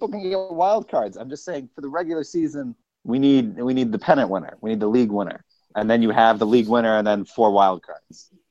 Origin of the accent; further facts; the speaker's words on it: Biloxi, Mississippi, United States; I love the idea that the Biloxi Shuckers, my hometown team